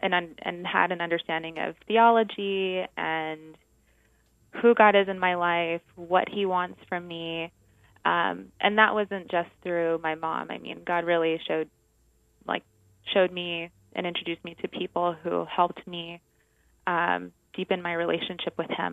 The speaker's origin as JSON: {"language": "English", "town": "Honolulu", "region": "Hawaii", "country": "United States", "tie": "born or raised there", "also_born_or_lived": "Mexico", "said": "I grew up mostly in Honolulu, Hawaii. My mother is originally from Mexico, though, and so I spent a lot of time there as well."}